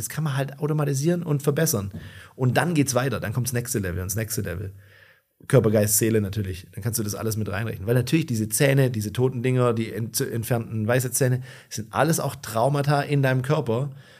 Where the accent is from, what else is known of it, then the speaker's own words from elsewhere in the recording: Tübingen, Baden-Württemberg, Germany; Uni Tübingen, hier in meiner Heimatstadt